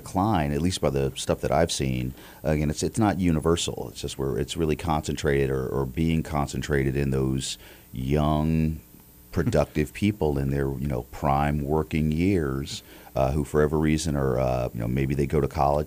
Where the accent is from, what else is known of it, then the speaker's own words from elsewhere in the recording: Virginia, United States; moved away as an adult; I'm originally from Virginia. You know, I moved up here in 95 for college.